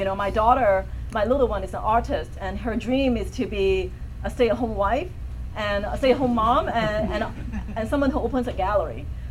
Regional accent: Chicago, Illinois, United States; also born or lived in Hong Kong; when I grew up in Chicago, I'm a parachute kid, meaning my parents dropped me off in Chicago, we immigrated there, but they went back to Hong Kong. So I grew up with my uncles and aunts.

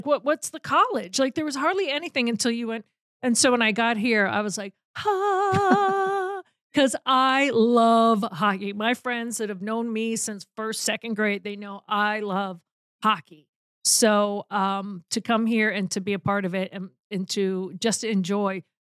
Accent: Massachusetts, United States; moved away as an adult; But I, hands down, when I first got here back in 2004, long time. So I think I might be now a Minnesotan.

